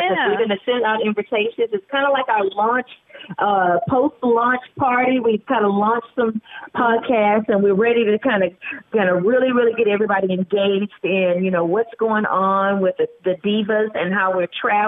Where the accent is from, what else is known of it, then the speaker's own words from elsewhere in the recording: Houston, Texas, United States; Yeah, but, you know, me and Yvette, we grew up in Houston.